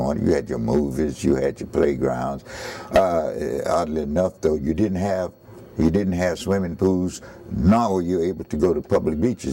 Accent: Fort Greene, Florida, United States; born there; I was born in Fort Greene, Florida.

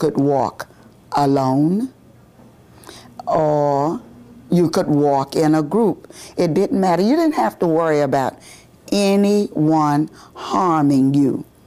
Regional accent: Miami, Florida, United States; born there; I was born here in Miami, Florida

